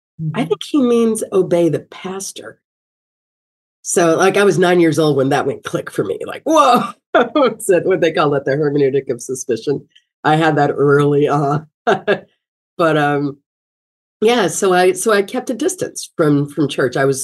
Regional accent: Kentucky, United States; I remember growing up in Kentucky and, you know, like having like these moments, like transcendent moments, walking in my grandmother's yard

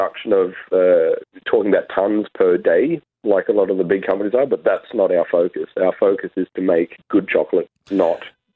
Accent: Alice Springs, Northern Territory, Australia; also born or lived in Sweden; now in Toowoomba, Australia; My family ended up settling here, trying to find a good place to move to after growing up in Alice Springs. And my family, we decided to move back from Sweden, and Toowoomba just kind of ticks all the boxes.

